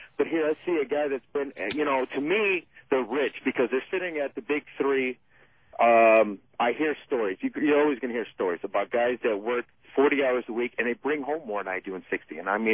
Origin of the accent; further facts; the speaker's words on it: United States; And being American, I have my right to my opinion.